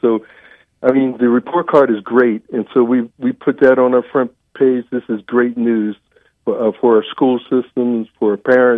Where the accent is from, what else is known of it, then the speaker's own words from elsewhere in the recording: Philadelphia, Pennsylvania, United States; And of course, he's from my hometown. He's from Philadelphia too. And the next time I talk to him, I'm telling him that. So we're both Philly guys.